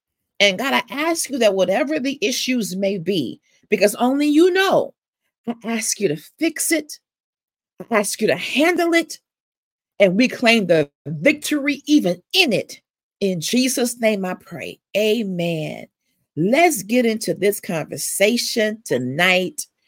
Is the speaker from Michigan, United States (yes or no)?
yes; Detroit, Michigan, United States; I was also born and raised in Detroit.